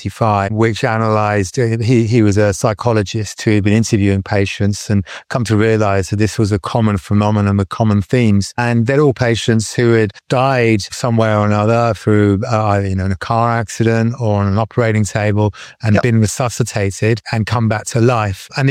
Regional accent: England, United Kingdom; Okay, so I grew up in England.

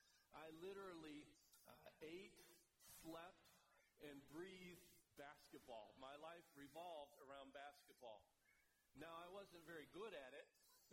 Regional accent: Michigan, United States; I pretended that I was Isaiah Thomas growing up in Michigan.

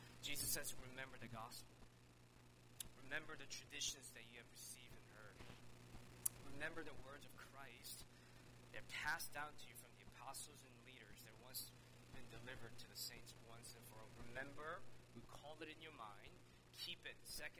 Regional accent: Texas, United States; I know we're in America, and I'm from the South, from Texas.

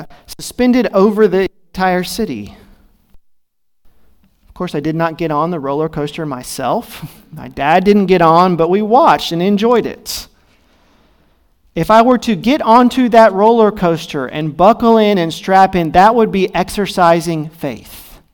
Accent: Las Vegas, Nevada, United States; Lots of very interesting experiences as a family growing up in Las Vegas.

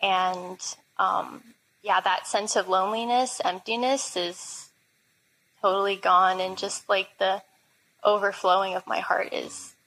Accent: San Jose, California, United States; But I grew up Catholic in San Jose, California. That's where I was raised.

